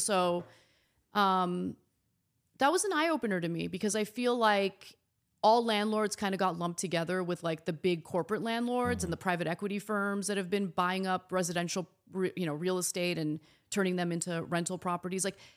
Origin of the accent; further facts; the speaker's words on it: Reseda, California, United States; I grew up in Reseda, California, which is a wonderful, and I still think it's wonderful. It's a wonderful working class community in the San Fernando Valley. And I was the only Armenian in my entire school